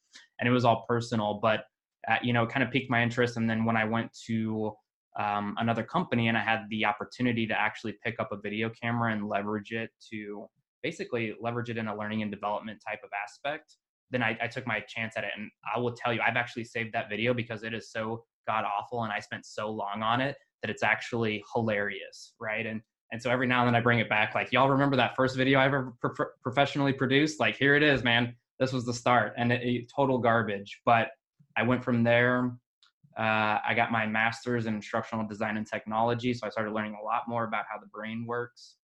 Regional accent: Kansas, United States; also born or lived in Las Vegas / Iowa / Arizona / Utah; I was born in Las Vegas. I was adopted at a very young age, around 2, by my own family. So I quickly moved from Las Vegas to Kansas. So I grew up a country boy, basically, in a city. So not really. Grew up in Kansas.

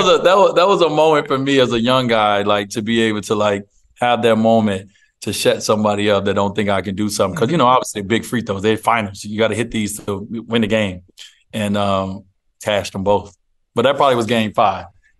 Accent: United States; I'm the minority as an American.

